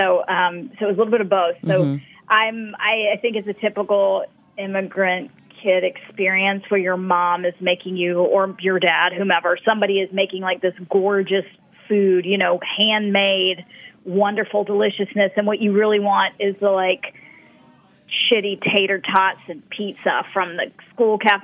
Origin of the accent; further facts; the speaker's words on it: the South, United States; I'd go back and visit my family in India, not really any time in Germany until I was an adult, and then also growing up in the South.